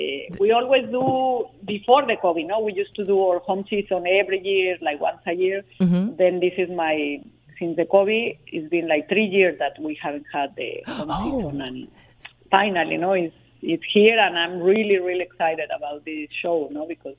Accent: Guadalajara, Jalisco, Mexico; English is a second language; also born or lived in Torreón / Mexico City; I was living in Guadalajara in Mexico. I'm from Mexico. Mm-hmm. From Torreón, but then I grew up in Guadalajara, and then later I moved to Mexico City because it was more kind of more professional, no?

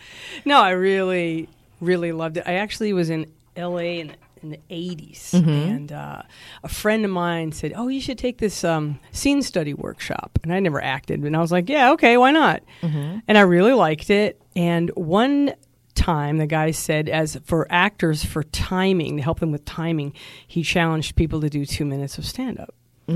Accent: Wisconsin, United States; I'm from Wisconsin, and we're a thick people, and I had some self-deprecating humor.

